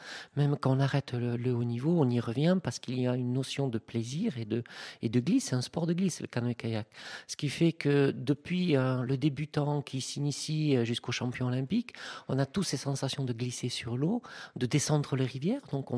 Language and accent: French; Gerde, Occitanie, France; also born or lived in Tarbes; je suis native de Tarbes, mais enfin, j'ai passé une semaine à Tarbes. Non, j'ai vécu toute ma vie, enfin toute mon enfance jusqu'à les études supérieures, dans un petit village qui s'appelle Gerde, à côté de Bagnères-du-Bigorre, au pied du pic du Midi et en pleine Occitanie.